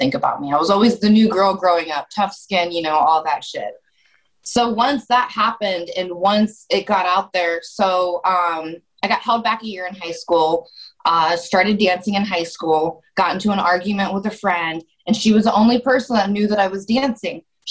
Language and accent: English; Columbus, Ohio, United States; So I grew up in Columbus, Ohio.